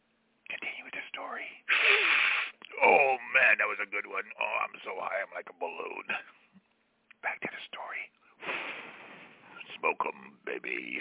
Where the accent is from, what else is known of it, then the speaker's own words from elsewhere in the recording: California, United States; We went back east. We're in Baltimore, Maryland. I'm from California.